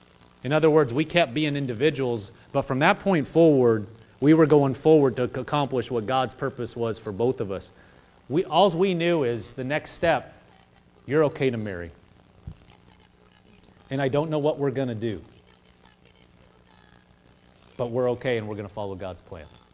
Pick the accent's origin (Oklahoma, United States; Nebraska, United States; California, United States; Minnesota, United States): Nebraska, United States; also born or lived in Massachusetts; I grew up in Nebraska. And Shelly came to live there.